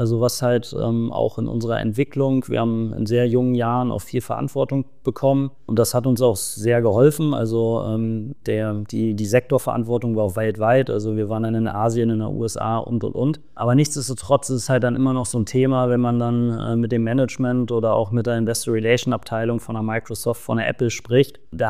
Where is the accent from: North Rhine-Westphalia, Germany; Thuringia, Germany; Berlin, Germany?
North Rhine-Westphalia, Germany; Münster; born there; now in Munich, Germany; gebürtiger Münsteraner und dann Wahlheimat München sozusagen.